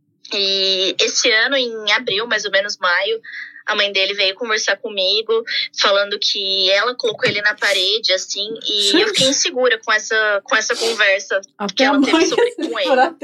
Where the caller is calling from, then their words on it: São Paulo, Brazil; Eu sou de São Paulo, capital.